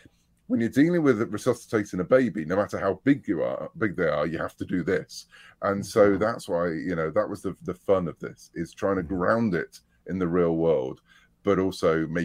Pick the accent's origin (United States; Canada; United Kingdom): United Kingdom; I was brought up on Doctor Who in the UK, and that was when Doctor Who was the 25-minute show on Saturday afternoon